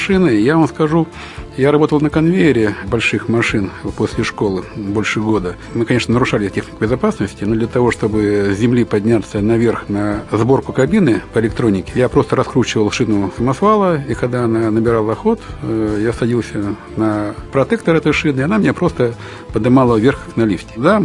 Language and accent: Russian; Zhodino, Minsk Region, Belarus; born there; Да, я родился в Беларуси. Город, в котором я родился, это город Жодино под Минском. Этот город, который известен всему миру тем, что там строятся самосвалы БелАЗ